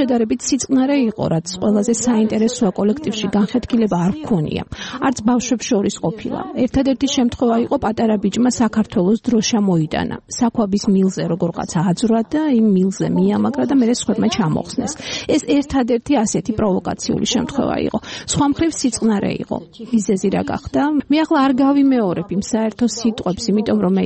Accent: Sukhumi, Abkhazia, Georgia; კითხა საინიან ხართო, როცა ვუთხარი სოხუმიდან მეთქი, ამაშინ გასაგებიაო

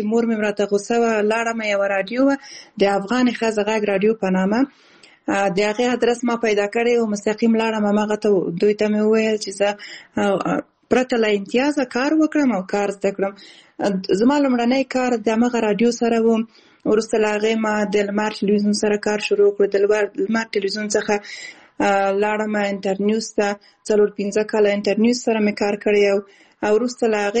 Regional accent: Khost, Afghanistan; also born or lived in Balkh / Kabul / Kunduz

